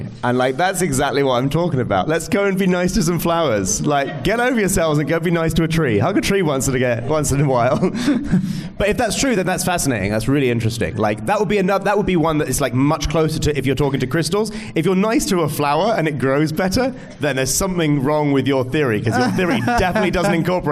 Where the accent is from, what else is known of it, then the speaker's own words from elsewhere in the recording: Hitchin, East of England, United Kingdom; When I was growing up in Hitchin in Hertfordshire, we had red squirrels.